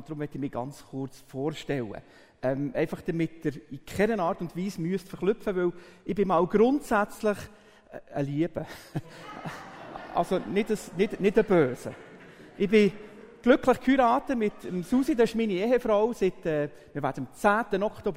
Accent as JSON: {"language": "German", "region": "Bern", "country": "Switzerland", "said": "Ich bin Berner. Das gehört man, glaube ich, oder?"}